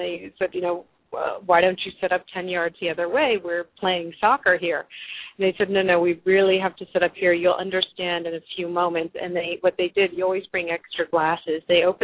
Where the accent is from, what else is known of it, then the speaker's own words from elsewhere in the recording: United States; and I'm already American, and my French is not so great